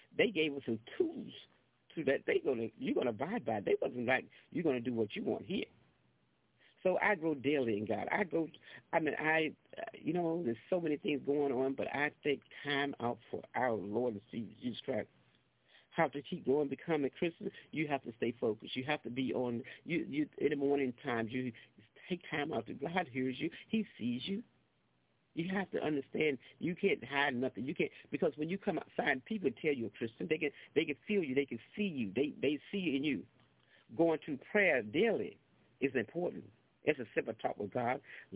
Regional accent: North Carolina, United States; I went to church when I grew up in North Carolina. I grew up with my grandmother and my grandfather, and they were church-going people.

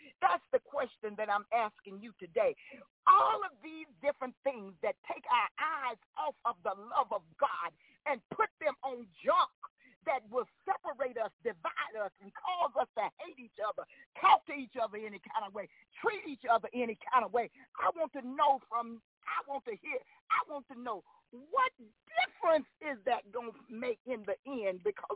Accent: Mississippi, United States; You know, growing up in Mississippi, I grew up with a mother who just instructed me in so many areas.

